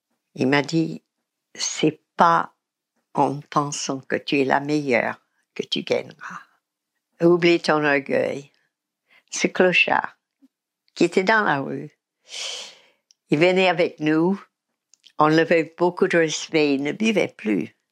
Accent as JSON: {"language": "French", "country": "United States", "second_language": "French", "moved": "yes", "said": "je me suis habillée avec un blue jeans, parce que je suis américaine"}